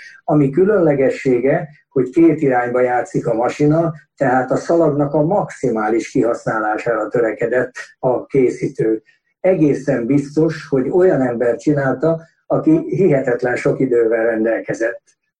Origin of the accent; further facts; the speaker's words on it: Debrecen, Hajdú-Bihar, Hungary; born there; én Debrecenben születtem, ott végeztem a gépipari technikumot 1960 nyarán